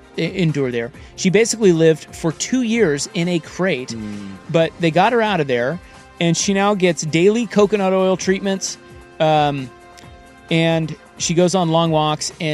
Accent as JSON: {"language": "English", "region": "Midwest", "country": "United States", "said": "I will say, as a Midwesterner out west, it is odd to me that it gets hot so late here."}